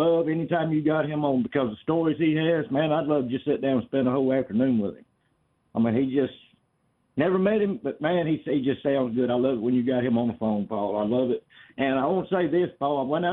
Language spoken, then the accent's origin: English; Red Bay, Alabama, United States; And I said, well, I'm actually from Red Bay. I live in Red Bay now. I just lived in Florence when they did air conditioning work on you.